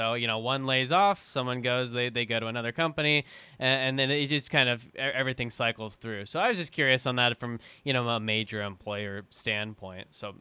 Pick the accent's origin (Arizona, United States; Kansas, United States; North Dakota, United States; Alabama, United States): Kansas, United States; Wichita; since I am from South Central Kansas, from Wichita area